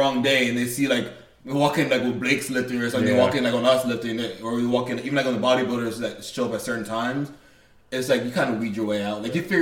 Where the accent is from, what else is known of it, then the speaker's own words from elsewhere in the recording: Florida, United States; I'm from South Florida, so I'm trying to kind of pinpoint where.